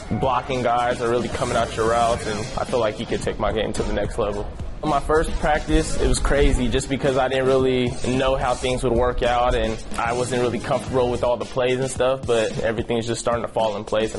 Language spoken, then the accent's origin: English; San Diego, California, United States; I grew up in San Diego and I looked up to him and LaDainian Tomlinson when they played for the Chargers